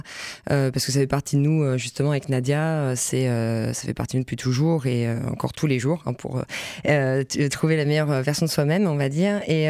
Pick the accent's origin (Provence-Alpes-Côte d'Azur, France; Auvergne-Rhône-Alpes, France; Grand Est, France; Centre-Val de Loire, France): Grand Est, France; Nancy; Moi, du coup, je suis de Nancy, je suis originaire de Lorraine de toute façon.